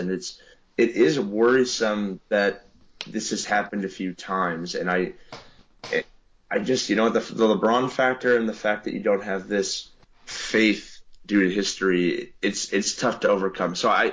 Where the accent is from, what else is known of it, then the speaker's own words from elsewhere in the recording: Canada; You know, it's not even that I'm Canadian.